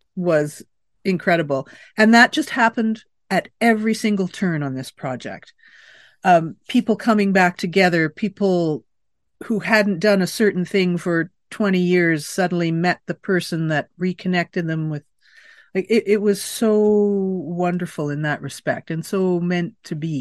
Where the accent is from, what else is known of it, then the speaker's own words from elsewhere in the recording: Winnipeg, Manitoba, Canada; growing up in Winnipeg